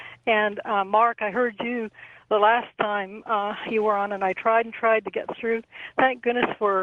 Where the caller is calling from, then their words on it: Burnaby, British Columbia, Canada; I'm calling from Burnaby, B.C.